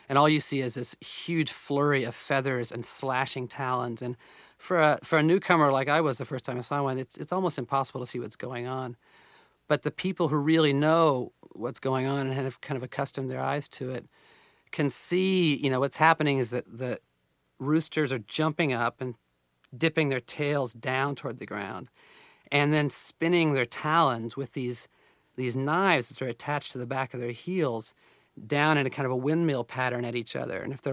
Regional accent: Oklahoma, United States; get a sense of the life that I'd missed growing up in Oklahoma.

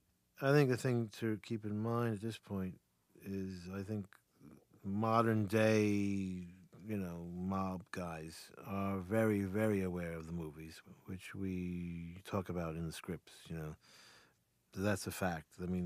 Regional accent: New Jersey, United States; born or raised there

